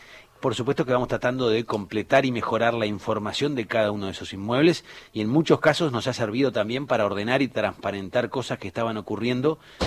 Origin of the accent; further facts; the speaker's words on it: Argentina; como argentinos que somos